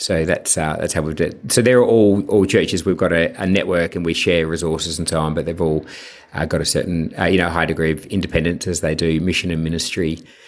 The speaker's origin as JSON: {"language": "English", "town": "Perth", "region": "Western Australia", "country": "Australia", "tie": "born or raised there", "also_born_or_lived": "Albany, Australia", "said": "we're over here in Perth, which is where I'm from. So I was born in Albany, just 400 kilometres south of Perth, so I'm a West Australian, and after some wandering years, back home."}